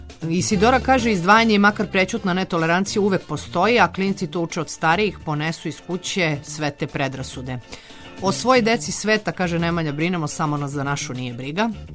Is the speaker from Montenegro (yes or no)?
no; Šumadija, Serbia; also born or lived in Kosovo / Vojvodina, Serbia; Rasla sam u Šumadiji, Kosovu i Vojvodini, gde i sada živim